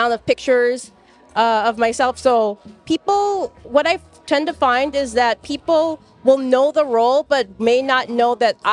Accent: New York, United States; So for me, like I said, originally I'm from New York. I started to take classes in New York.

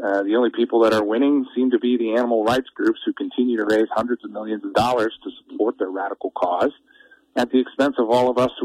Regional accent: Wisconsin, United States; And here in my home state of Wisconsin, and I know you guys have similar experiences in Montana, the wolves are decimating our deer population.

